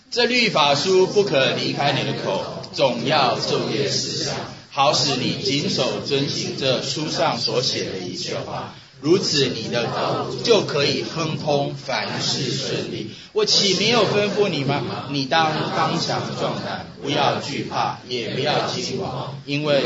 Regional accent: Taipei, Taiwan; 我是台北人，台北人是城市人，就我们今天讲的北京上海人，眼界比较高一点。

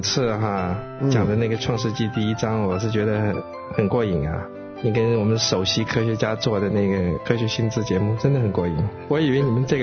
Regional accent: China; 对，另外我也是觉得我们中国人哈，其实并不是那么容易被科学，就真正的这些科学的或者说科学上已经比较成熟的一些事实啊、什么东西来说服。我们中国人倒是比较

